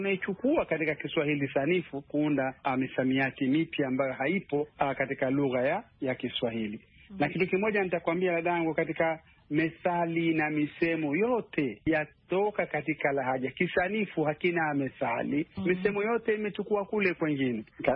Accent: DR Congo

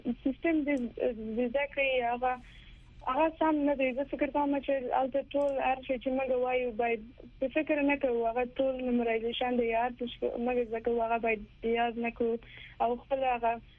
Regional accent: Afghanistan; اما شکریہ بارګزای هم د افغانستان دا او زه هم د افغانستان یو او دوه دی یو قوم یو.

